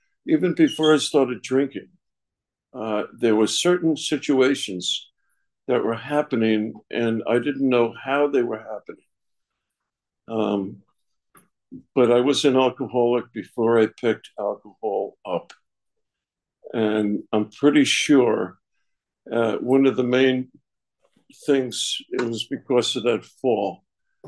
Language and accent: English; New York, United States; I'm from the Catskill Mountains in New York State.